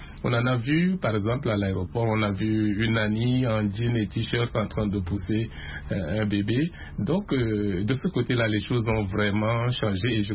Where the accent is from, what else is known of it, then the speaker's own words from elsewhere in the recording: Garoua, North, Cameroon; moi j'ai grandi à Garoua, qui est dans le nord du Cameroun et qui est une ville musulmane. Donc j'ai vécu en milieu musulman, j'ai des amis et même des parents musulmans